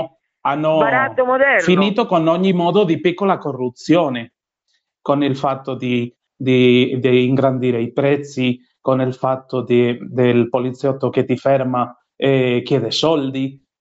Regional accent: Madrid, Community of Madrid, Spain; Italian is a second language; moved away as an adult; also born or lived in Congo; now in Kenya; Io sono spagnolo, di Madrid, formato in Congo, e da 9 anni sono qui in Kenya.

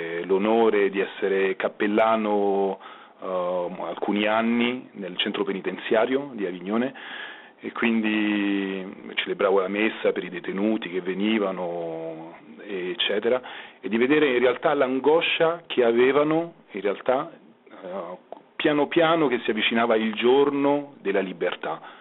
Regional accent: Rome, Lazio, Italy; io vengo da Roma e conosco molto male la mia città

